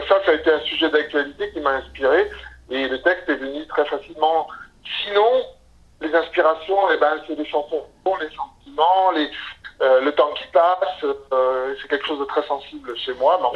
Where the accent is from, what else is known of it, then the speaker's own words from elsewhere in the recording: Provence-Alpes-Côte d'Azur, France; Dans ma famille méridionale, parce que moi je viens des Alpes-Maritimes, j'ai des origines italiennes et méridionales